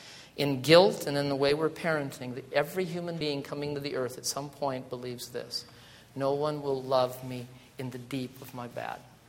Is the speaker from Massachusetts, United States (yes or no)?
no; North Dakota, United States; I was raised in North Dakota in a Norwegian farming community area. I was raised by a pair of, moderately healthy, neurotic Norwegian farmers.